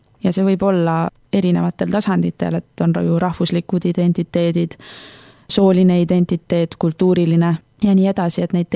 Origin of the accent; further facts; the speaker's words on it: Viljandi, Viljandi County, Estonia; now in Tartu, Estonia; me just kolisime Tallinnast Tartusse. Muidu ma olen viljandlane